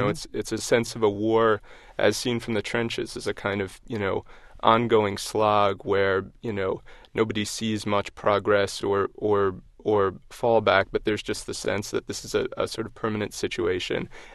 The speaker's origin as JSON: {"language": "English", "region": "New York", "country": "United States", "tie": "born or raised there", "said": "I remember growing up in New York in the late 1980s and stepping on crack vials in the schoolyard"}